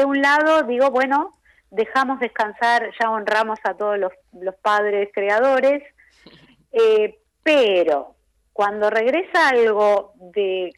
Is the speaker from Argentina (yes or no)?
yes; Buenos Aires, Argentina; Pero tampoco fue fácil la osadía de cantar … por ejemplo, siendo porteña.